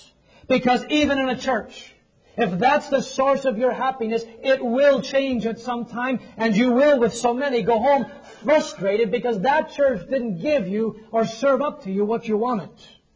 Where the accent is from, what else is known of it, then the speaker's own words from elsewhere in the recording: Toronto, Ontario, Canada; as a young hockey fan growing up in Toronto